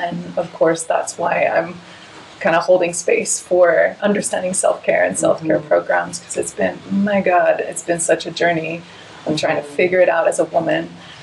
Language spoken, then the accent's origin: English; Tucson, Arizona, United States; moved away; also born or lived in Los Angeles; I left home. I lived in my Nissan Sentra in LA after growing up in Tucson, Arizona.